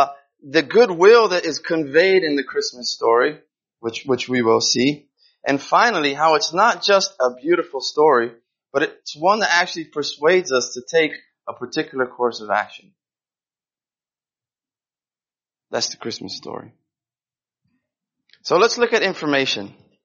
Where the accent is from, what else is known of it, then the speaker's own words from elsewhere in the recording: Brazil; I grew up in Brazil